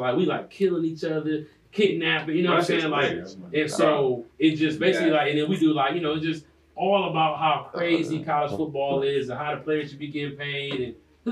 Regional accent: Detroit, Michigan, United States; I explained to them, look, I'm from Detroit. I am a comedian. I'm one of the best comedians from Detroit.

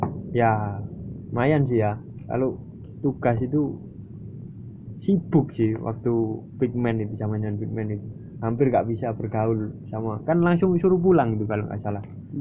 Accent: Surabaya, East Java, Indonesia; Aku punya teman-teman yang dari daerah yang aku dari Surabaya juga bingung komunikasinya gimana.

